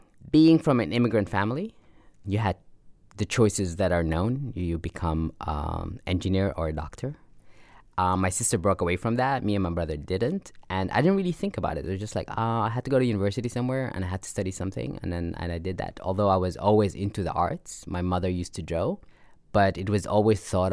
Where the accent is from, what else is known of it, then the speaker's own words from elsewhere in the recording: Abu Dhabi, United Arab Emirates; also born or lived in Sudan; So we moved to United Arab Emirates, and I grew up in Abu Dhabi, which was a very strange place to grow up.